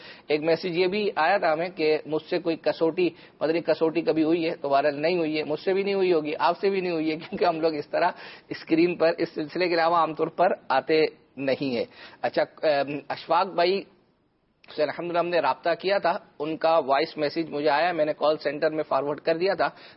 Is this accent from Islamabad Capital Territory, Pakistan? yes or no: no; Karachi, Sindh, Pakistan; جی میں کراچی کا ہوں، اور کراچی کے علاقے یوں سمجھے کہ ویسے کھارادر سے ہمارا تعلق ہے